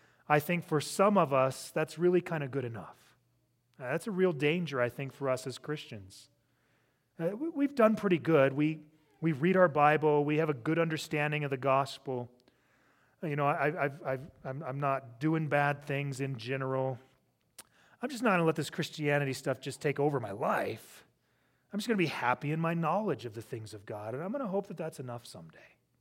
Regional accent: Wyoming, United States; also born or lived in Illinois; if people ask me, where are you from … ? I say, Wyoming. The big secret is I was born in Illinois. But I was 6 weeks old when my parents moved here. I'm from here.

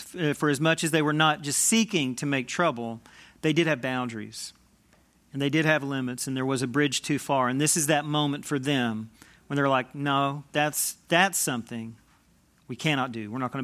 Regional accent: Tennessee, United States; now in Campbellsville, United States; I grew up in Tennessee. I'm sorry for those of you that are just now learning that about me.

